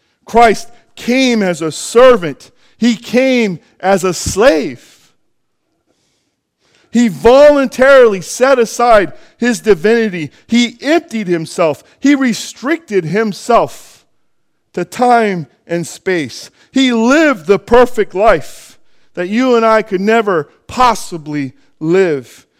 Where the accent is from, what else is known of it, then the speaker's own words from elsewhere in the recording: United States; I know this because I'm an American and I live in my flesh